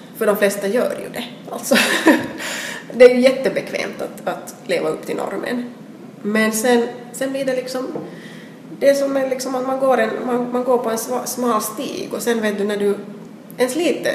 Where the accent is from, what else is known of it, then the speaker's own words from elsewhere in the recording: Helsinki, Uusimaa, Finland; att gå i en skola inne i Helsingfors som är finlandssvensk, där finns en viss norm.